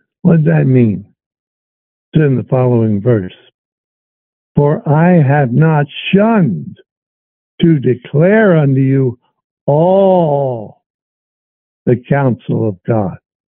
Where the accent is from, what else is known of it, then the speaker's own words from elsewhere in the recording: Virginia, United States; moved away; I'm from Virginia. So I pay a little attention, not that much, to what's going on there. I still have friends back there.